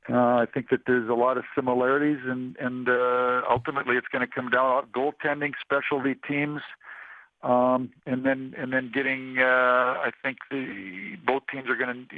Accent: Canada; Yeah, I mean, we're all Canadian kids, you know, growing up to the opportunity to be in the NHL and just play.

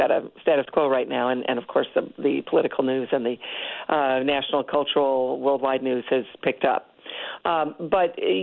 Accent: United States; but I'm an American, and you asked, and so I'm happy to answer.

